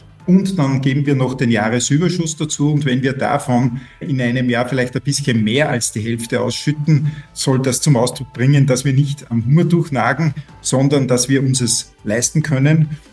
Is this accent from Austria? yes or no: yes; Linz, Upper Austria, Austria; Ja, grüß Gott … Ich komme aus Linz